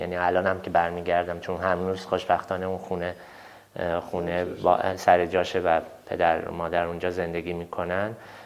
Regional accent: Shiraz, Fars, Iran; born there; من بارها باز به زادگاهم شیراز بازگشت کردم

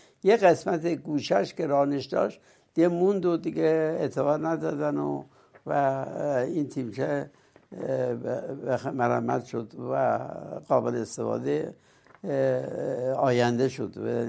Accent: Iran; گفتم من ایرانیم

